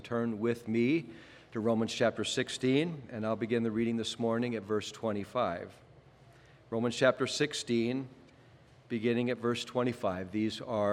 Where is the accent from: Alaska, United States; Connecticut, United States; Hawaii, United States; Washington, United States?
Washington, United States; Seattle; I grew up in Seattle. My bedroom window looked out on the city of Seattle, Elliott Bay to the right, Space Needle, the lights of Seattle, and then in the background, Mount Rainier.